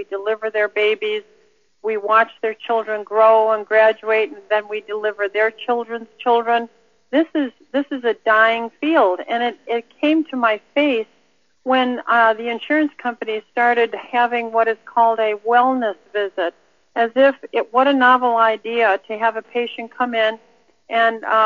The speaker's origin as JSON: {"language": "English", "region": "California", "country": "United States", "said": "You know, I'm from California, and we lost the vote last November on declaring GMO foods."}